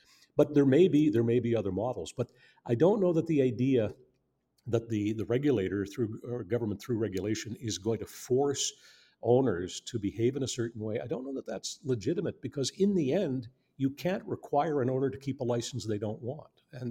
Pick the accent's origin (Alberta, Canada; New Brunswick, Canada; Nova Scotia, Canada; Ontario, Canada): New Brunswick, Canada; Saint John; And Ian was raised in Sackville, New Brunswick. I was raised in St. John.